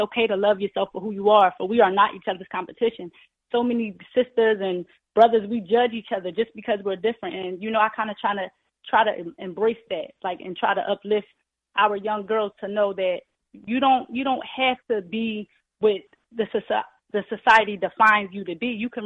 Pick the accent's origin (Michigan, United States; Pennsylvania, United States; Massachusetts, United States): Pennsylvania, United States; Philadelphia; I'm from Philadelphia.